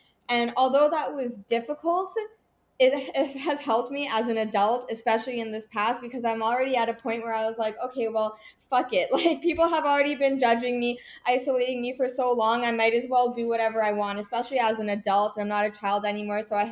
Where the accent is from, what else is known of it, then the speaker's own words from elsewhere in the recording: Vancouver, British Columbia, Canada; also born or lived in Toronto; I mean, I was born in Toronto, moved to Vancouver as a child.